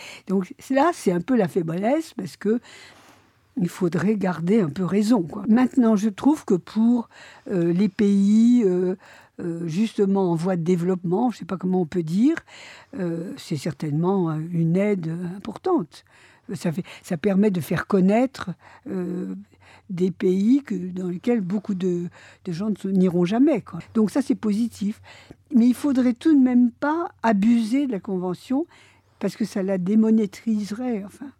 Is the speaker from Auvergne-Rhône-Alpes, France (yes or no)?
no; Le Mans, Pays de la Loire, France; j'ai lu un article tout récemment à propos du Mans, qui est ma ville natale